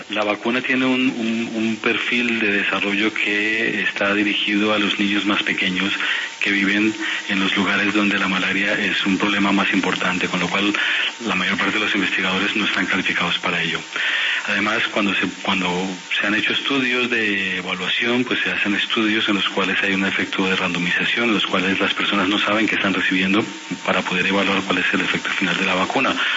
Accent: Bogotá, Bogotá D.C., Colombia; also born or lived in Buenaventura; Yo nací en Bogotá, pero de pequeñito viví en Buenaventura.

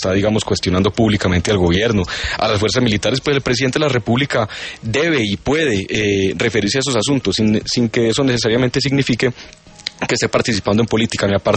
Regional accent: Medellín, Antioquia, Colombia; Yo soy de Medellín … vivo en Medellín.

